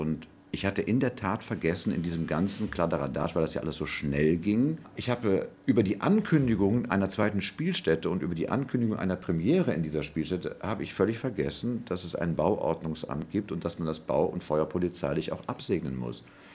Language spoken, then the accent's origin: German; Cologne, North Rhine-Westphalia, Germany; Naja, Köln ist ja meine Heimatstadt. Ich bin da zwar nicht geboren, aber für die Kölner bin ich kein Immi, weil als ich ein Jahr alt war, bin ich ja nach Köln gekommen. Dann bin ich ja 97 wieder nach Köln zurückgekommen.